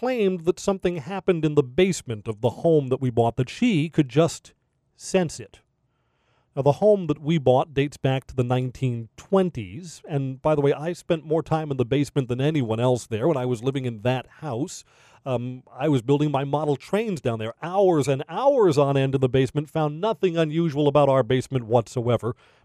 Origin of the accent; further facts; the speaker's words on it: Brooklyn, New York, United States; I grew up in Brooklyn, New York. And when I was a kid, I mean, when I was first born, the house that my family brought me home to was an apartment in Brooklyn.